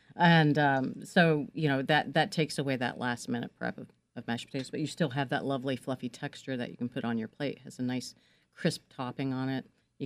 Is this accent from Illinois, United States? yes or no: no; West Virginia, United States; So I'm a cornbread girl, and she's Miss Sandwich Bread.